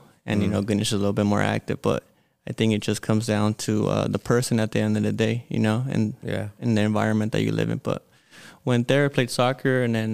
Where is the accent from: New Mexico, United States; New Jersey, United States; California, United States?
California, United States; Pomona; I grew up on Holt, pretty primary street of Pomona.